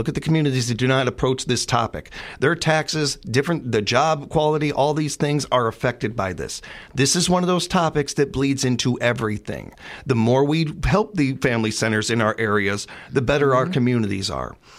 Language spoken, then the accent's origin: English; United States; I am not a Democrat or a Republican. I'm an American, and I focus on what is best for our communities, what is best for our country.